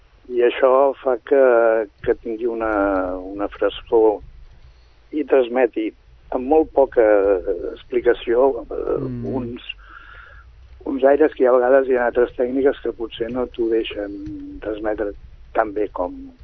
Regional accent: Sabadell, Catalonia, Spain; born there; soc nascut a Sabadell i vic a Sabadell. De fet, sempre he sigut molt amant d'aquesta ciutat.

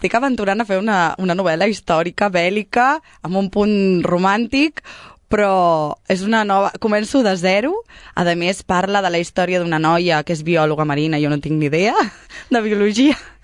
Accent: Sabadell, Catalonia, Spain; jo soc sabadellenca, vaig néixer aquí...

